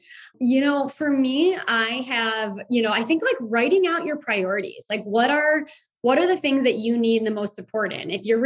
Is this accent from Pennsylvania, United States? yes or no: no; Chicago, Illinois, United States; And I feel so thankful that, you know, when I grew up in Chicago, you know, I have a very, you know, blessed life, but I do, you know, I have a thick Midwest skin, I think.